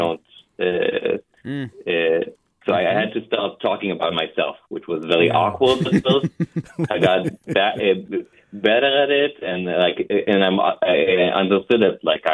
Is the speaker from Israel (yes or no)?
yes; Tel Aviv, Tel Aviv District, Israel; English is a second language; moved away as an adult; now in United States; immigrated to the Bay Area about 10 years ago. There's very different communication styles where I came from Tel Aviv.